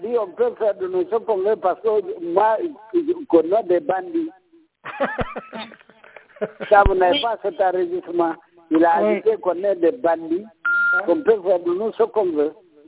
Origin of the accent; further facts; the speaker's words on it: Guinea; On est tous des Guinéens, c'est Dieu qui l'a voulu